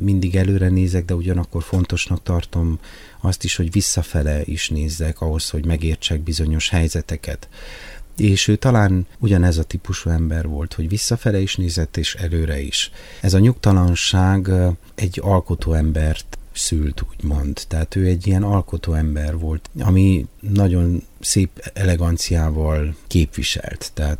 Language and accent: Hungarian; Kisbacon, Covasna, Romania; Érdekes ez a dolog, hogy ez a pici falu Kisbacon, ahonnan én származom